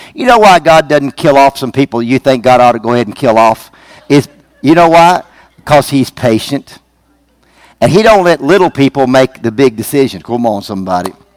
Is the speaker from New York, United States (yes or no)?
no; Virginia, United States; I came from Virginia. In Virginia, men always open the door for women. I mean, you just always did that. And I remember when I first moved here